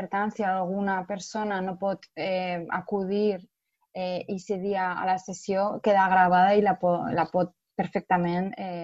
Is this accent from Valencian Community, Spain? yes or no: yes; Castellón de la Plana, Valencian Community, Spain; jo soc de Castelló de la Plana